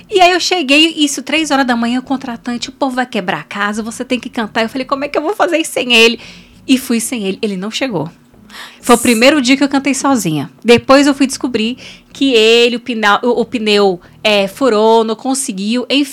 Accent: Samambaia, Federal District, Brazil; also born or lived in Taguatinga; Sou de Brasília. Nasci em Taguatinga, mas eu morei ali em Samambaia até hoje moro lá, né?

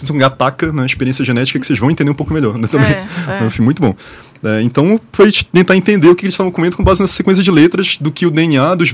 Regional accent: Belém, Pará, Brazil; eu sou da Amazônia, né? Eu sou de Belém. Eu sempre tive interesse, assim, cresci perto da floresta.

